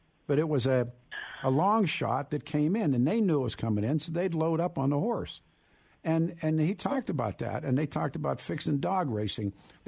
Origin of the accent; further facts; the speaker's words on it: Pennsylvania, United States; all the stuff that I grew up in Pennsylvania. I'm back in touch with a whole bunch of people I grew up with.